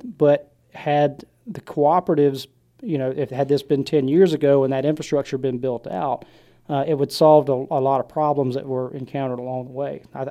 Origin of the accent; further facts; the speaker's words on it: Mississippi, United States; I grew up in Franklin County. And even though that's a very, very rural county, probably the smallest population in Southwest Mississippi